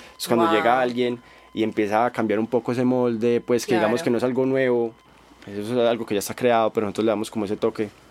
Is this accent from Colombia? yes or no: yes; Buga, Valle del Cauca, Colombia; now in Medellín, Colombia; Es la casa en la que yo he vivido todos mis años, pues, antes de mudarme a Medellín